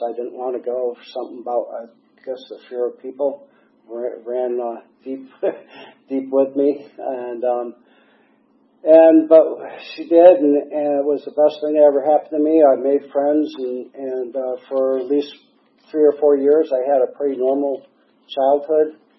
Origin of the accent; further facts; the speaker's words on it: Lansing, Michigan, United States; So, anyways, I was born in Lansing, Michigan. I'm a damn Yankee. My dad is a salesman, and my mom was a nursery school teacher, and there was four of us kids. And I thought a pretty good upbringing or whatever, and lived there for about 10 years.